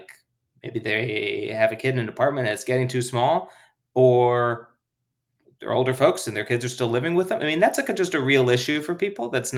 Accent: Minnesota, United States; Look, Wisconsin, I'm from Minnesota.

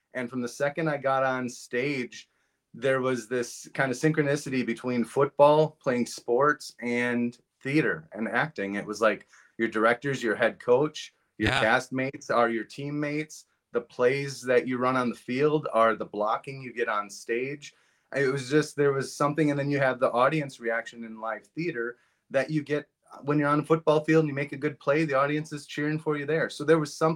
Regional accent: Marshfield, Wisconsin, United States; I'm originally from Marshfield, Wisconsin, so shout out to my hometown right away.

